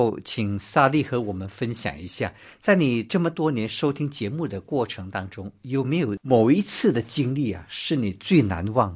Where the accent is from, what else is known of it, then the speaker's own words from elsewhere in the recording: China; 感谢神，他爱我们中国人。